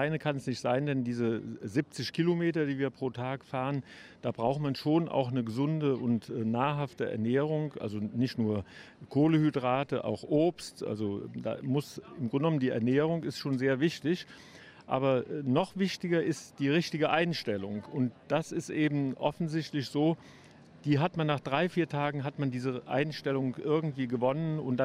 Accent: Cologne, North Rhine-Westphalia, Germany; wir sind beide Kölner

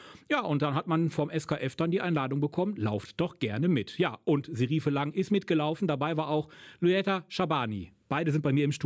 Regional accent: North Rhine-Westphalia, Germany; Ich komme aus dem Ruhrgebiet, das weiß, glaube ich, mittlerweile jeder.

